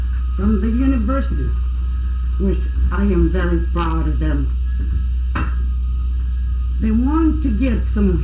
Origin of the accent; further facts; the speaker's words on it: United States; English is a second language; Me, as an American, I ask for freedom, for justice, and that liberty.